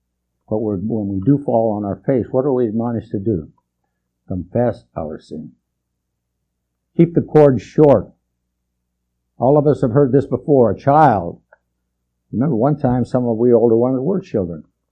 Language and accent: English; Western Canada, Canada; of course I was raised in Western Canada